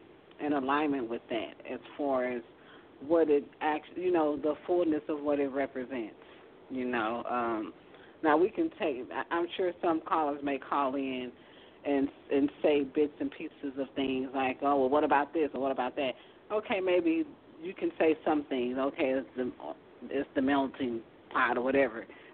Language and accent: English; United States; I was born here in America. I speak English. I was raised, of course, here, so I have adopted the American culture.